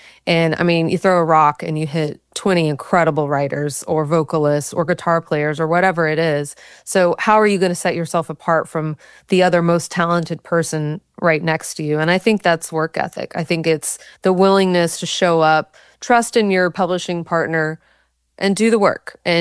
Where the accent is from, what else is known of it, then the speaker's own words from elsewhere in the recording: Texas, United States; now in Nashville, United States; Born and raised in Texas. Loved music, never wanted to perform or sing or write or anything. I discovered in college I wanted to be in the music business. So moved up to Nashville after graduation